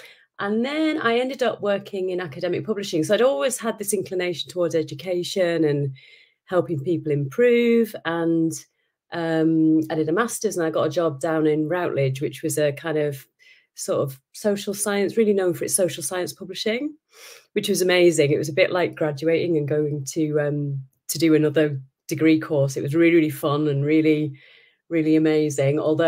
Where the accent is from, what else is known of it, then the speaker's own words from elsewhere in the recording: North West England, United Kingdom; Yeah, my background is that I was brought up in the Lake District.